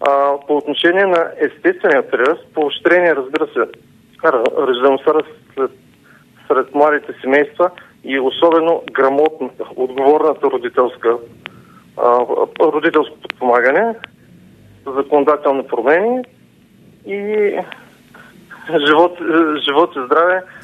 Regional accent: Dobrich, Dobrich Province, Bulgaria; примерно както от моя роден град, от Добрич.

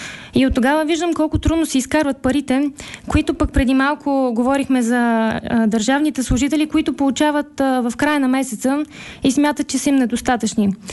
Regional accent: Sofia, Sofia City, Bulgaria; born there; Аз съм родена в София, работя тук и искам да остана да живея тук

